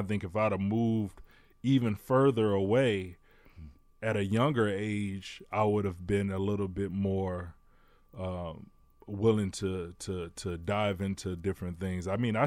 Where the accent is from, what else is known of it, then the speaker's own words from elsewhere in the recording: Detroit, Michigan, United States; would have went to school away from Michigan. You know, I probably would have ventured out away from my hometown.